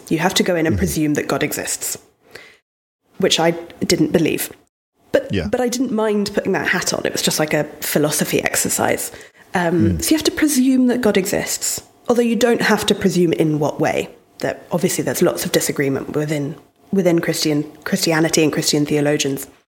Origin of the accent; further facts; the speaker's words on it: Exeter, South West England, United Kingdom; moved away as an adult; also born or lived in Spain; now in Edinburgh, United Kingdom; I was raised in England. I grew up in a city called Exeter in the southwest.